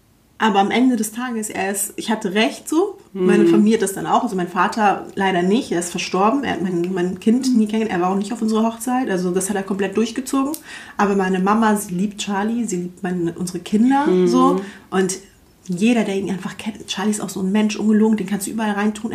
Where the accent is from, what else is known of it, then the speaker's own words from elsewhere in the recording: Hamburg, Germany; wir sind halt in Wilhelmsburg groß geworden beide, das ist so ein Ghetto so in Hamburg.